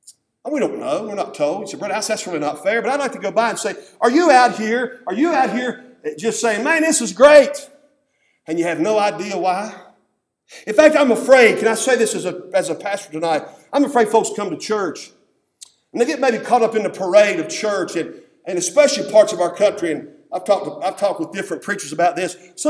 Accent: Princeton, United States; I remember when I was a kid, I grew up in Princeton.

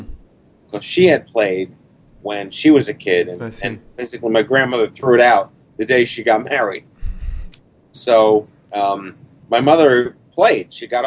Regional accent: Staten Island, New York, United States; also born or lived in Brooklyn; I grew up in, I was born in Brooklyn. I grew up on Staten Island in New York City. Moved back to Brooklyn after college

